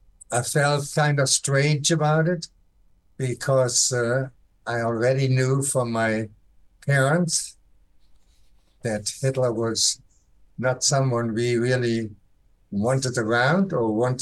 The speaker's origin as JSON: {"language": "English", "country": "Austria", "tie": "born or raised there", "also_born_or_lived": "Dresden", "said": "I was born in Dresden, Germany. My grandparents happened to live in Dresden. Myself and my brother and my parents, we lived in Austria."}